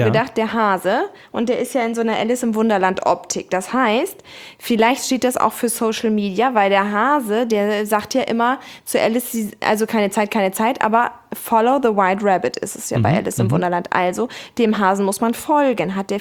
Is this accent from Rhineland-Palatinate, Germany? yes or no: no; Offenburg, Baden-Württemberg, Germany; Aufgewachsen in Offenburg, das ist jetzt nicht so richtig das norddeutsch.